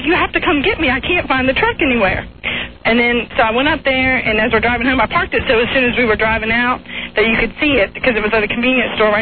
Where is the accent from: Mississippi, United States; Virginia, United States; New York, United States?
Virginia, United States; Fredericksburg; now in Norfolk, United States; Fredericksburg, Virginia.